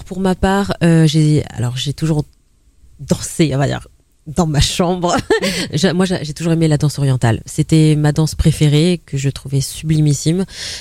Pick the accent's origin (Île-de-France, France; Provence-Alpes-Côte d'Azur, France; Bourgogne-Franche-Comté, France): Île-de-France, France; Paris; Alors moi, je suis la vraie parisienne, pure souche, je suis née à Paris